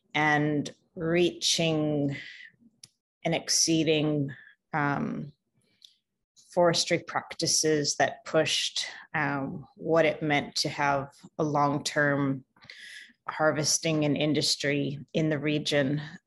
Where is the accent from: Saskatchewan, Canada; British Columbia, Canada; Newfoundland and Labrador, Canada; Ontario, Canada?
British Columbia, Canada; The community is Heshkwit Nation. It's the west coast of Vancouver Island on Canada. Kind of one of the most western points. And the community that I come from is very small, very remote.